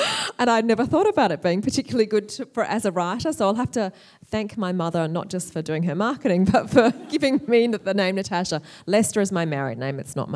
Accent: Perth, Western Australia, Australia; also born or lived in Melbourne / London; I am from Perth, yes. I've lived in Perth for most of my life, although I have lived in Melbourne and London for a few years in between.

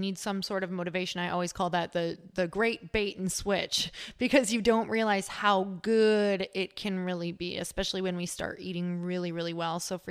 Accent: Midwest, United States; because I'm from the Midwest, you guys, I grew up like, oh man, I mean, if it came from a box or a can, I was eating it.

